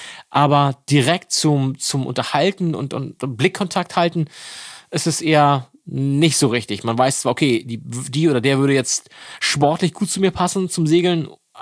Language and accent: German; Hamburg, Germany; Das nochmal für mich als Hamburger.